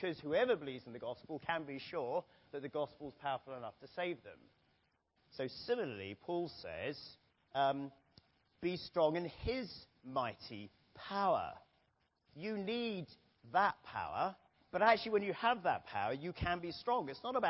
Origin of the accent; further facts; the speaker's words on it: Jersey; I've made a few mentions of the fact that I come from Jersey